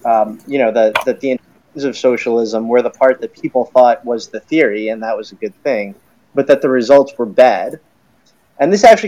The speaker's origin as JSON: {"language": "English", "region": "New York", "country": "United States", "tie": "born or raised there", "moved": "yes", "lives_now": "Las Vegas, United States", "said": "I'm from New York, so plenty of Jews out there. I don't actually consider myself Jewish, but, you know, my family is. And I was raised in New York and just moved out to Las Vegas 5 or 6 years ago."}